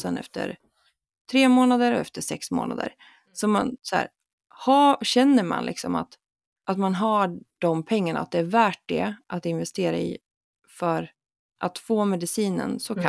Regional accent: Dalarna County, Sweden; accent: Dalarna; Ja, Dalarna. Ja, du ser, min dialekt blir jävligt grov där på en gång.

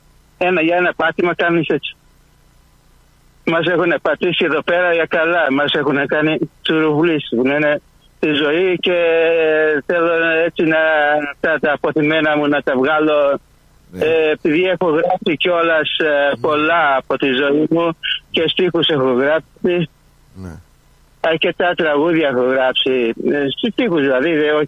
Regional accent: Greece; now in Melbourne, Australia; Στα ξένα ήμουν, στα ξένα είμαι Έλληνας και στην Ελλάδα ξένος.

